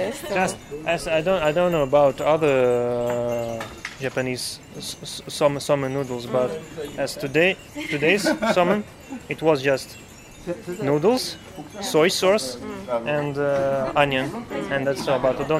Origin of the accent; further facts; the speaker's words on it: Russia; English is a second language; I'm from Russia.